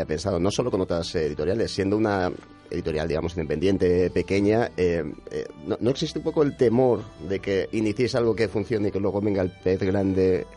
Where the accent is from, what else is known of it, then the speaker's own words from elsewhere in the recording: Extremadura, Spain; siendo yo extremeño